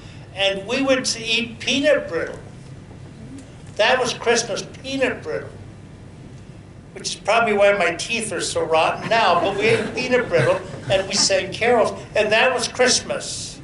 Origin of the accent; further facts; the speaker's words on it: Canada; even growing up in Canada for, you know, since I was 10.